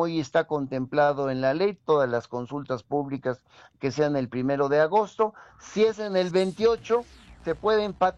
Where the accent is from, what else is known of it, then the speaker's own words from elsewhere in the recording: Mexico; estoy seguro que un servidor, como mexicano